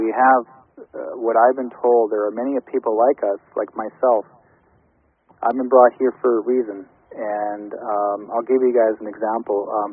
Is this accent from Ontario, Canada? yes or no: no; Brandon, Manitoba, Canada; I'm actually Ojibwe, Métis. I'm originally from Brandon, Manitoba, in Canada.